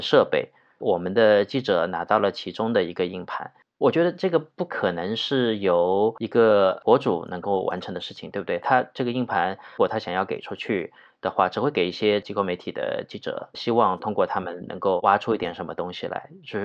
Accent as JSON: {"language": "Chinese", "country": "China", "said": "因为我作为一个中国人在外面工作，我很难去国内采访"}